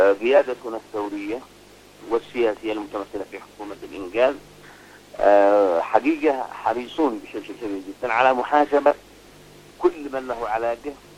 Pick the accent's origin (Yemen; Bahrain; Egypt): Yemen; أن نحن كشعب يمني وكحكومة يمنية نحمل على عاتقنا هذه المسؤولية